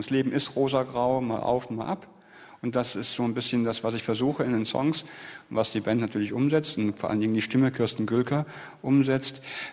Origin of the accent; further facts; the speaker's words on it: Siegburg, North Rhine-Westphalia, Germany; Ja, genau. Wir kommen aus Siegburg.